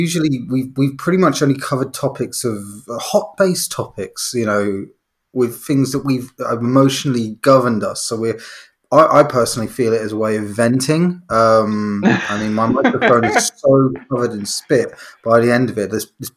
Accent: England, United Kingdom; What I had was, because we're from England, people from England will know this.

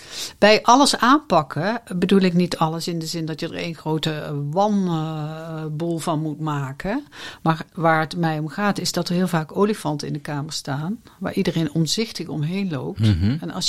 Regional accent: North Brabant, Netherlands; En ik kom uit Brabant.

